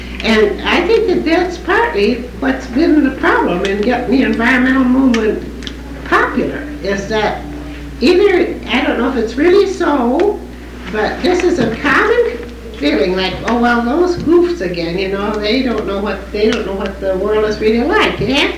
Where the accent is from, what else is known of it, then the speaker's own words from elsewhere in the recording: California, United States; now for instance, I'm from California.